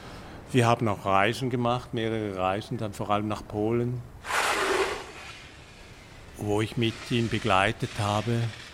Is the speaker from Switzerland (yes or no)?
yes; Switzerland; Bei mir ist es so, als Schweizer Filmer, mit der Arbeit, die ich mache, mit meinen essayistischen Filmen, da kannst du nicht reich werden.